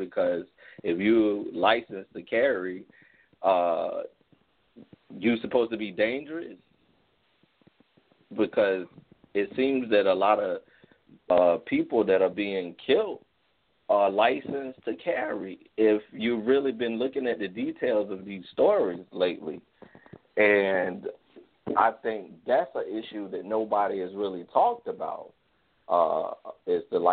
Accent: Virginia, United States; now in Brooklyn, United States; I live in Brooklyn currently. I've been residing here for 10 years, but I'm born and raised in Virginia and the Hampton Roads area, close to Jamestown.

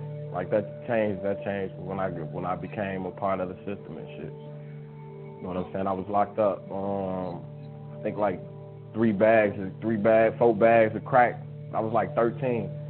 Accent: Chicago, Illinois, United States; Growing up in Chicago, it was like good and bad. I had a lot of fun, but it's kind of dangerous having fun.

